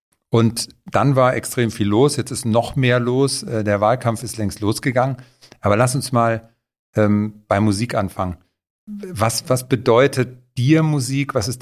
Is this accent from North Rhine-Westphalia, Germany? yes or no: no; Heidelberg, Baden-Württemberg, Germany; in meiner Heimatstadt, Shoutout in die Kurpfalz, Heidelberg